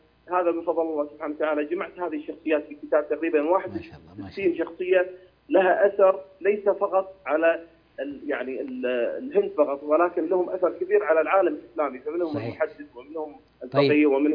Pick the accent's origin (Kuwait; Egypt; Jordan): Kuwait; لأن هذه الجهة اللي عندنا في الكويت